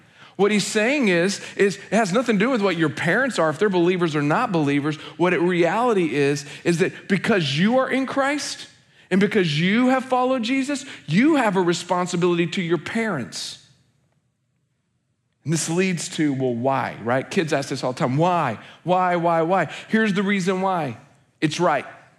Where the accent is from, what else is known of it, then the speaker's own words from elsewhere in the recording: Oklahoma, United States; I grew up in the South, not like Alabama. Like, I grew up in Oklahoma. We consider ourselves a different South, but people in the Midwest don't